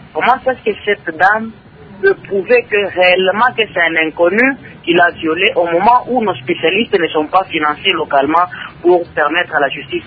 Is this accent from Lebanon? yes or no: no; Kalemie, Tanganyika, DR Congo; dans notre pays, la RDC, en particulier ici chez nous à Calémie